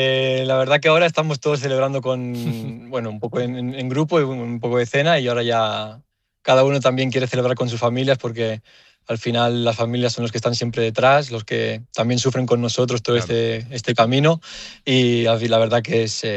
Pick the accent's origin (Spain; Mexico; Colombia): Spain; Barcelona, Catalonia; accent: Castilian; nací en Barcelona y fue al colegio en Barcelona desde pequeño. Y pues bueno, es lo que pasa, pero al final también las raíces argentinas no se pierden más que, aunque el acento suene diferente.